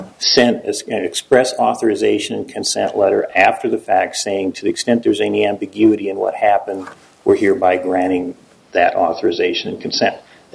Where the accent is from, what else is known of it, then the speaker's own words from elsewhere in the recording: St. Louis, Missouri, United States; I'm from St. Louis. I prefer to be there, Judge.